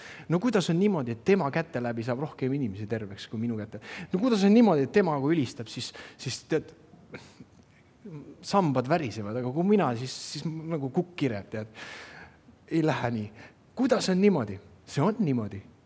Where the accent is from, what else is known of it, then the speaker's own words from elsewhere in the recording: Viljandi, Viljandi County, Estonia; kasvasime Viljandis üles, seal oli järve jooks